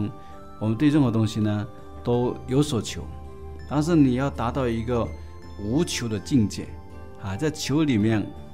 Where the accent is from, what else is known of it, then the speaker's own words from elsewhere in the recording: China; 做一个中国人，做一个和尚